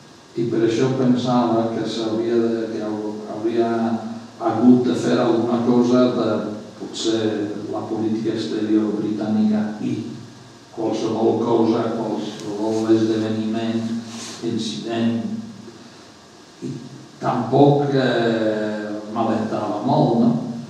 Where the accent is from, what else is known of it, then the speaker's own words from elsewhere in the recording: Liverpool, North West England, United Kingdom; Jo vaig néixer a Liverpool, que és una ciutat que va patir molt durant els bombardejos dels nazis durant la Segona Guerra Mundial. Jo vaig néixer el 46